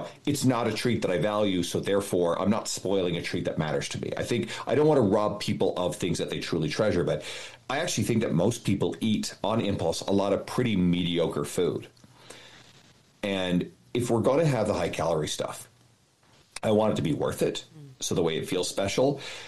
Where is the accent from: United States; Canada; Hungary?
Canada; I think I'm Canadian, right?